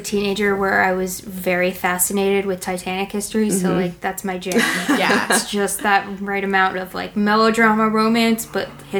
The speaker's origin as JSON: {"language": "English", "town": "Boston", "region": "Massachusetts", "country": "United States", "said": "And I'm from Boston"}